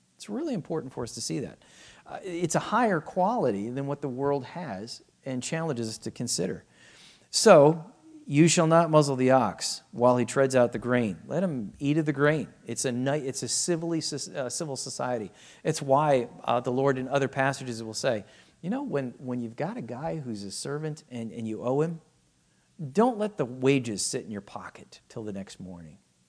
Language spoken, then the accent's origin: English; United States; As an American, we know that there's an amendment that says that we're not to be indentured servants.